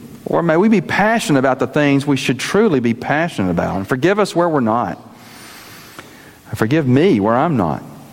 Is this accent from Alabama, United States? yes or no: yes; Birmingham, Alabama, United States; Mark and I were like brothers growing up in Birmingham, we began to reflect on some friends we had in the church we both grew up in.